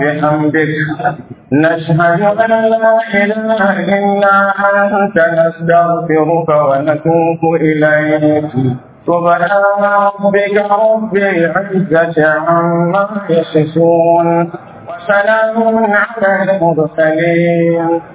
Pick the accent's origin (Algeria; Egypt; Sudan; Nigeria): Nigeria; وأنت جعل بلدنا نيجيريا أمنا مطمئنا